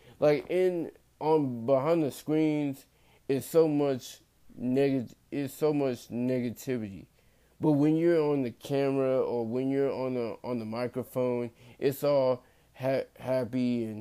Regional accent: Fort Worth, Texas, United States; I grew up in Texas. I grew up in a city called Fort Worth of Texas. I am currently 21 years old.

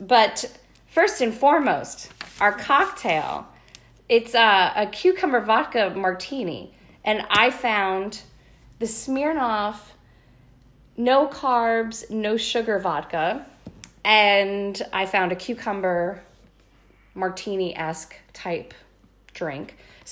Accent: East Quogue, New York, United States; because I am in my hometown right now. I'm in East Quag, New York on Long Island.

